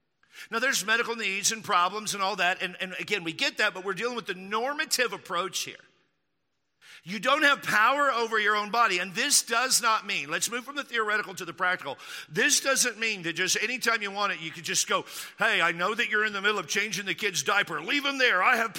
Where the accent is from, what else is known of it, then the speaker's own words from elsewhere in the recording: Texas, United States; If you're here from the South, sorry, all of my mockery accents are from the South. I grew up in Texas.